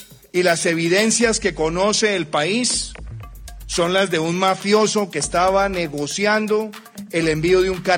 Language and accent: Spanish; Colombia; me corresponde a mí hablar como colombiano